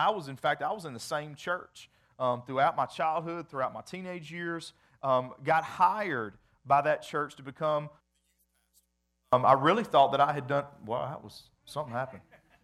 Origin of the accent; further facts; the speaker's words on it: Greensboro, North Carolina, United States; also born or lived in Johnson City, Tennessee; I was born in Tennessee, in Johnson City, Tennessee, and we moved from there back to Greensboro. My parents had originally met in Greensboro and got married here.